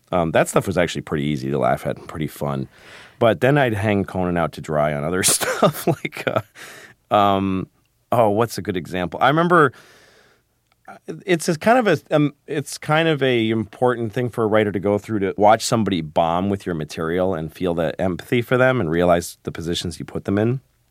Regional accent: Boston, Massachusetts, United States; And I grew up in Boston

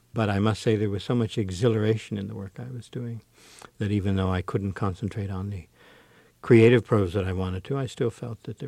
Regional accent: Scotland, United Kingdom; Oh, I already did that. I'm from Scotland.

